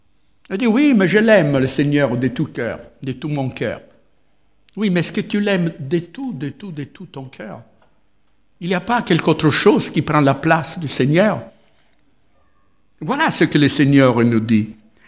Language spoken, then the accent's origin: French; Italy; Moi, je suis italien, parce que je suis ici, sur terre.